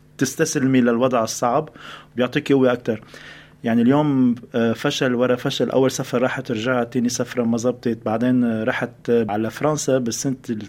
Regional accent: Tripoli, North Governorate, Lebanon; وهربنا من الحرب الأهلية الأفريقية للحرب الأهلية اللبنانية. كبرت بطرابلس، طرابلس هالمدينة التقليدية التاريخية

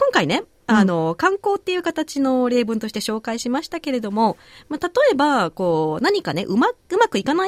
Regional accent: Kansai, Japan; 私たち関西人はしゃあないって使うんですよね。

